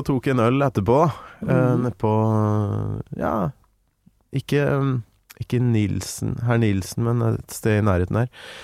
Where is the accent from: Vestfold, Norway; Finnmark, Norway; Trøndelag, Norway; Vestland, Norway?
Trøndelag, Norway; Grong; hun er jo fra der jeg kommer fra, Nord-Trøndelag, Grong